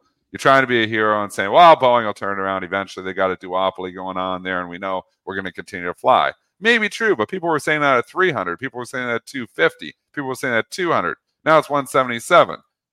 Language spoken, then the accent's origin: English; Canada; I have my long-term portfolio at BMO because I'm Canadian.